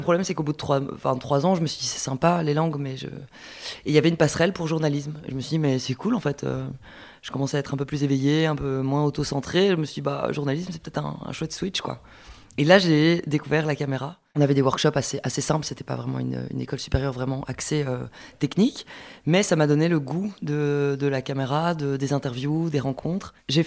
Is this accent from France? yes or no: no; Brussels, Brussels-Capital Region, Belgium; born there; Alors, moi, je suis née à Bruxelles. J'ai fait mes études à l'ULB.